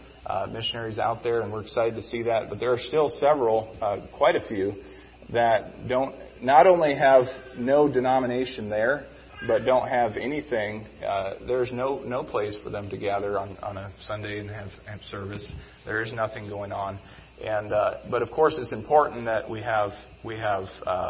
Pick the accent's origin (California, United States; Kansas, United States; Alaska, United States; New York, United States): Alaska, United States; We are both raised in Alaska. I was born in Alaska, and through certain circumstances in life, my parents left Alaska for a short time, and my mom brought us back to Alaska.